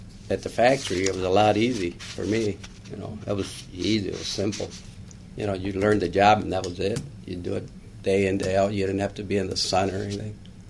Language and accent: English; Sheridan, Michigan, United States; Yeah, I used to live in Stanton. Mm-hmm. I grew up in Sheridan. And then when I got married, we moved to Stanton.